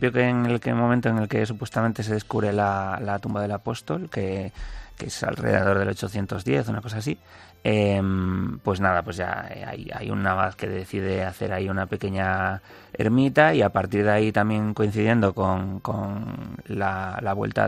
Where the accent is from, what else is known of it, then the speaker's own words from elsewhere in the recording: Galicia, Spain; que me tocaban un poco siendo gallego